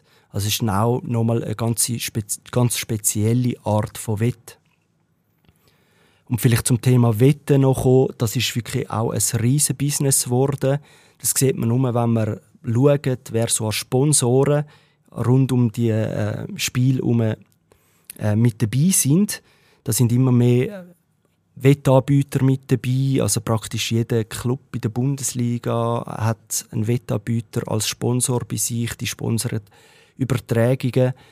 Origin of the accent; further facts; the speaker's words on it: Winterthur, Zurich, Switzerland; ich bin natürlich Lokalpatriot und ich komme aus Winterthur.